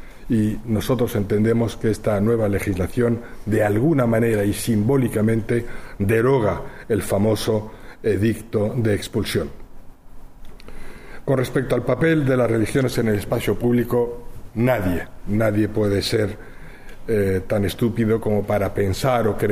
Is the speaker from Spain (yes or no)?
yes; Spain; also born or lived in Arab country; yo he nacido y crecido en un país árabe, he estudiado en un colegio laico, he estudiado en una universidad católica, soy español, me vanaglorio mucho de ello, y soy judío, normalmente no especialmente religioso.